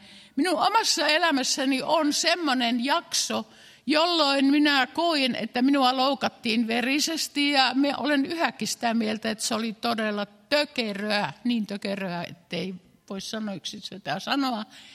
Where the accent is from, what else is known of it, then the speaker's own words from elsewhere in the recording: Finnish Lakeland, Finland; Ja kun minä olen Järvi-Suomesta, niin hirveän lämmintä vettä.